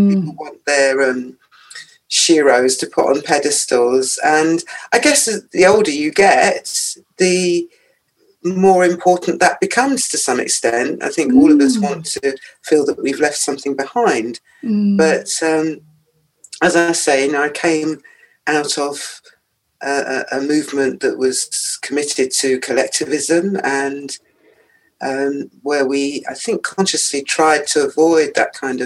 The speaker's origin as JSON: {"language": "English", "region": "London", "country": "United Kingdom", "tie": "born there", "said": "Well, I was born in London."}